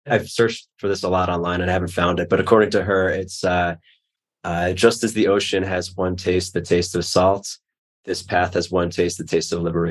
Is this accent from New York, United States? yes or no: yes; New York, United States; But growing up in New York, I just was not used to that.